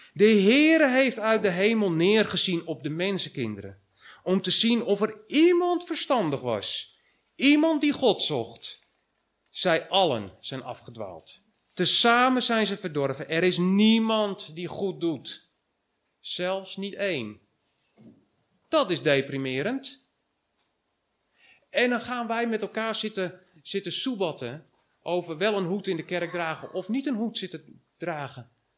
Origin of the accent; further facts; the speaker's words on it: Netherlands; En ik heb daar natuurlijk... ik ben een Nederlander. Dus ik heb mijn mening.